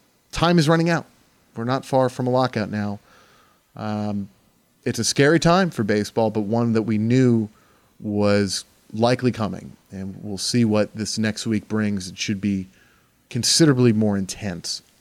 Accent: New York, United States; You know, I grew up in New York.

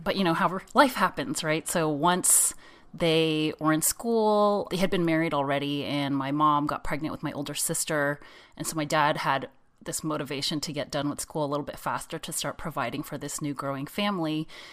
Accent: San Jose, California, United States; And I grew up in San Jose in California. San Jose is pretty big, so I grew up in an enclave of San Jose where there's a lot of Asian people

